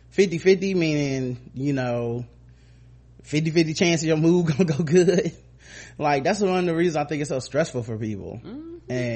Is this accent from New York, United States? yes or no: no; Cleveland, Ohio, United States; I was born and raised in Cleveland, and the fact that they decided to do the RNC here pissed me and the whole city off.